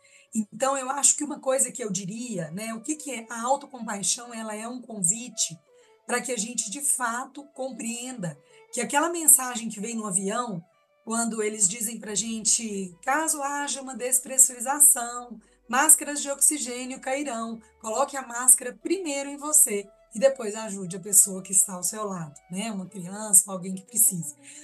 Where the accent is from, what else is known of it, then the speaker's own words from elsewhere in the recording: Belo Horizonte, Minas Gerais, Brazil; moved away as an adult; now in Goiânia, Brazil; Eu sou mineira de Belo Horizonte, moro em Goiânia há 22 anos.